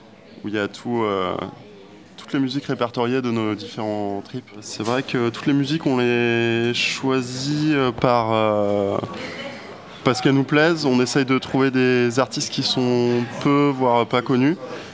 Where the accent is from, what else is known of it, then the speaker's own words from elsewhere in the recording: Brest, Brittany, France; born there; je suis né à Brest, je vis à Brest. J'ai 35 ans